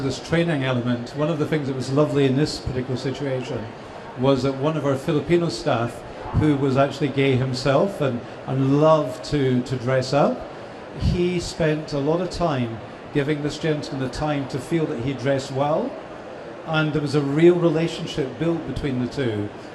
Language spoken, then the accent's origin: English; Scotland, United Kingdom; I'm a Scotsman.